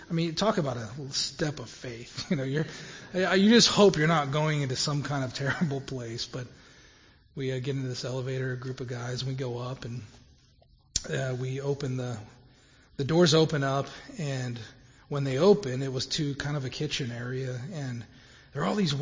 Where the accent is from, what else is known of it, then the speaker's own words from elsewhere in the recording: United States; We're from America and we're here.